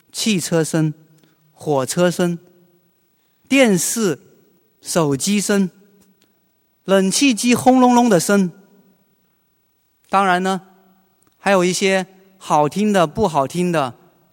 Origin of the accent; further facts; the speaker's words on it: Jinggangshan, Jiangxi, China; 以前呢，我带了一群香港的中学生呢，回我乡下井冈山体验生活。